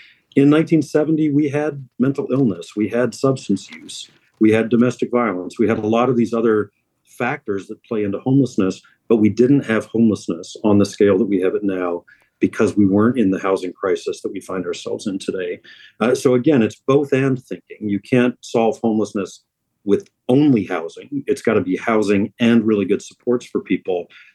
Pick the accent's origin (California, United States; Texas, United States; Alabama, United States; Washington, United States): Alabama, United States; Now, I'm a product of the public school system just south of your border there in Tennessee. I grew up in Alabama.